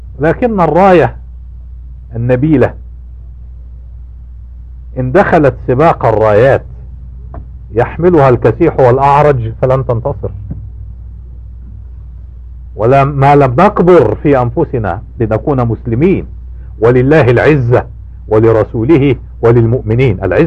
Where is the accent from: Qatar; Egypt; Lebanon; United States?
United States; الحمد لله هداني الله للإسلام وأصبحت مسلما، ولكنني أمريكي وأنا فخور بهذا.